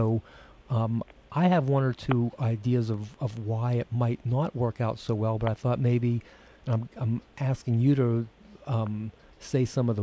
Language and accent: English; Pittsburgh, Pennsylvania, United States; I don't want to say anything bad about the Cowboys, being from Pittsburgh myself